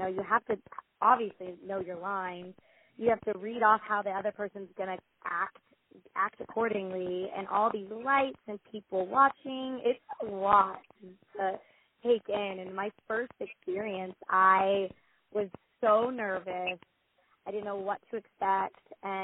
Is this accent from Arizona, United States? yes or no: yes; Scottsdale, Arizona, United States; So I'm originally from Scottsdale, Arizona, and I've always been drawn to acting.